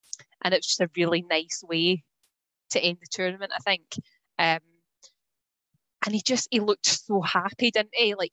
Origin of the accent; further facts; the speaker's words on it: Scotland, United Kingdom; because I was being too Scottish and you know, not posh enough for Queens